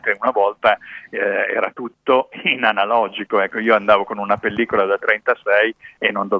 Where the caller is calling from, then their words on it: Piedmont, Italy; io ti sto parlando dalla provincia di Cuneo e devo dirti che di discoteche una volta ce n'erano tantissime